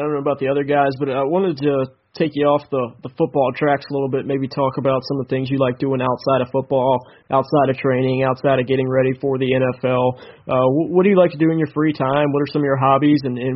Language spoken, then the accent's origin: English; Virginia, United States; I'm from Virginia. These guys live in Texas